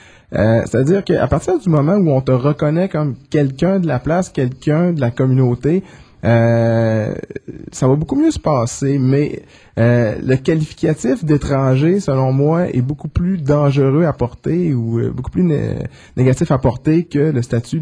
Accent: Alma, Quebec, Canada; also born or lived in Montreal; Oui, à Alma, au Lac-Saint-Jean, malgré le fait que je suis né à Montréal, mais j'ai passé les 20 premières années de ma vie à Alma, au Lac-Saint-Jean.

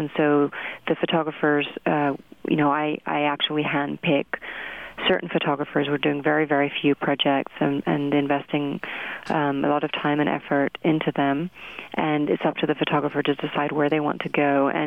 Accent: London, United Kingdom; also born or lived in Montreal, Canada; I grew up in London and Montreal, and I always wanted to come back to America to live.

